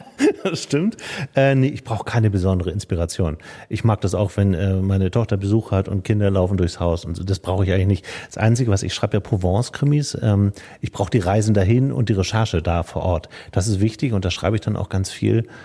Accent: Hamburg, Germany; ich komme eigentlich aus Hamburg und habe da auch lange Radio gemacht und lieb auch diese Stadt, aber ich bin vor fast 20 Jahren aufs Land gezogen.

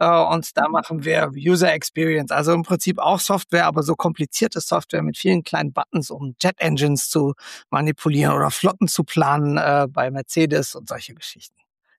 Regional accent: Spreitgen, North Rhine-Westphalia, Germany; Ich komme aus einem ganz kleinen Dorf, Spreitgen heißt das. 4 Häuser hat es, inzwischen 5. Das ist in der Nähe von Köln im schönen Bergischen Land.

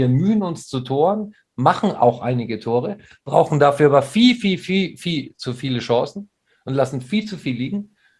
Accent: Munich, Bavaria, Germany; Man guckt als Münchner, glaube ich, immer so mit einem halben Auge auch Richtung Ingolstadt.

